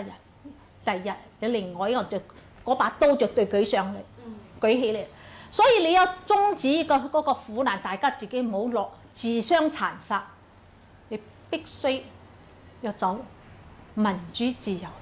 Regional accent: Hong Kong; 又即係愛我哋香港人，保住呢個咯

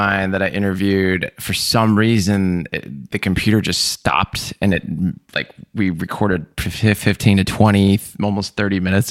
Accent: Seattle, Washington, United States; born there; I was born in Seattle and I did graphic design, got my degree there

